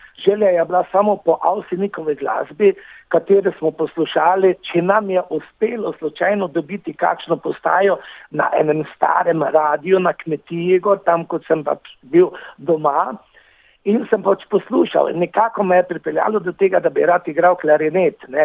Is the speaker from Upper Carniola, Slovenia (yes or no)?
no; Dravograd, Carinthia, Slovenia; moved away; also born or lived in Paris, France / Austria; Prihajam iz Koroške, točno jo lahko rečem iz Dravograda.